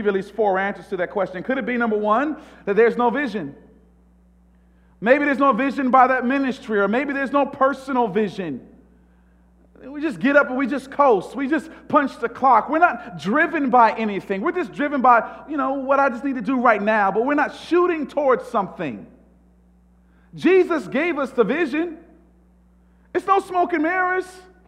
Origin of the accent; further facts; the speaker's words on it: Atlanta, Georgia, United States; I'm from Atlanta, Georgia, so please forgive me of my analogy.